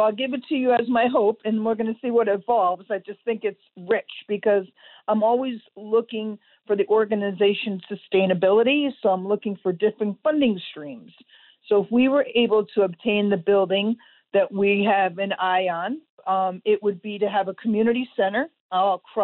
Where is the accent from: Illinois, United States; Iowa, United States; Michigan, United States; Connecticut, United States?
Connecticut, United States; Wallingford; Well, my eye has always been on Wallingford. That's where I grew up. I grew up on the West Side in the Yalesville section of Wallingford.